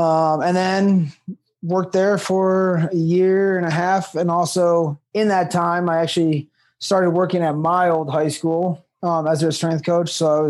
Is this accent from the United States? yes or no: yes; Chicago, Illinois, United States; now in Colorado, United States; 6 years, 7 years ago, around today, moved out to Colorado. I just didn't want to stay in my hometown and be in Chicago.